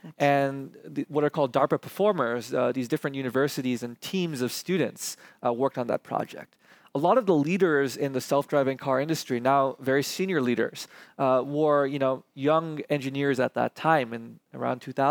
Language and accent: English; California, United States; I remember growing up near Stanford